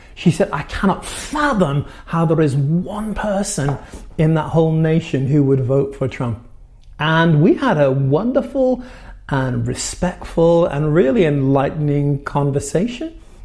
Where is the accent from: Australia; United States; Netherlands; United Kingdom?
United Kingdom; And I have to say this as a Brit, some of you Brits will know what I mean here.